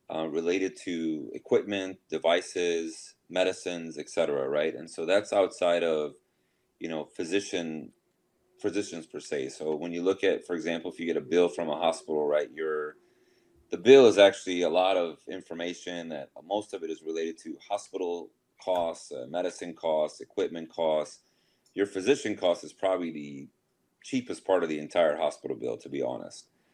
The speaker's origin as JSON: {"language": "English", "region": "Minnesota", "country": "United States", "moved": "as an adult", "said": "I'm an interventional cardiologist. I'm actually from Minnesota. Moved here back in 2011"}